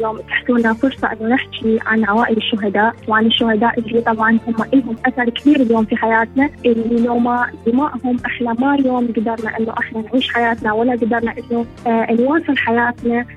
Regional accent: Iraq; من العراق.

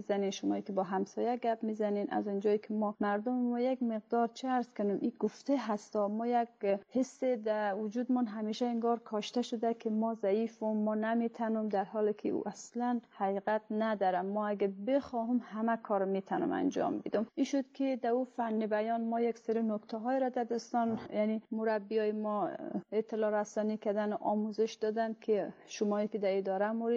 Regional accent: Bamyan, Afghanistan; born there; بنده متولد بامیان هستم.

